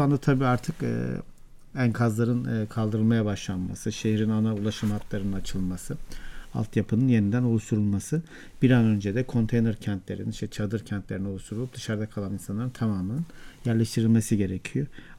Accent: Malatya, Turkey; Ben de Malatyalıyım. Evet. Bu anlamda hem bölgeye yardım götürebilmek hem de aile fertlerimle buluşabilmek adına birkaç gündür Malatya'daydım.

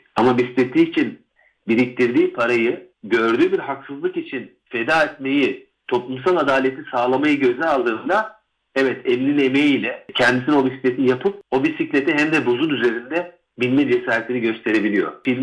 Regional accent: Akşehir, Konya, Turkey; Benim memleketim aynı zamanda Akşehir.

